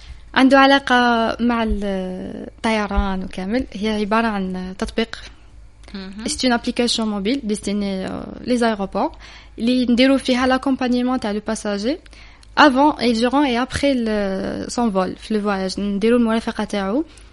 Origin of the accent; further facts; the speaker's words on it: Algeria; يدخل يشوف واش يقدر يدير عندنا في الجزائر لي زاجونس دو فواياج ميم لي تاكسي